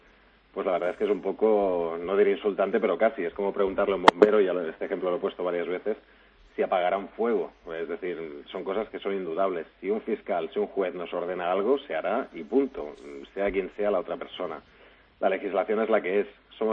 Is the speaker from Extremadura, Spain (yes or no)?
no; Catalonia, Spain; en ningún caso, como catalán, como policía